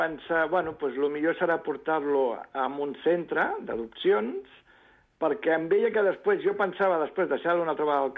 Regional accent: Barcelona, Catalonia, Spain; jo sóc de Barcelona, però em va sortir feina a Rubí, en un polígon industrial.

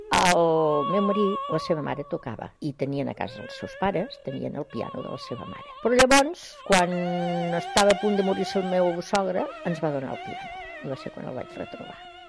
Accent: Lleida, Catalonia, Spain; born there; tinc 75 anys i vaig néixer a Lleida.

